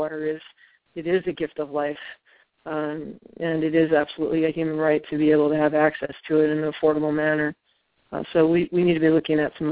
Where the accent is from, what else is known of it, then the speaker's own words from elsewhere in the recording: California, United States; I'm a fourth generation Californian. I grew up in the East Bay, had access to good water.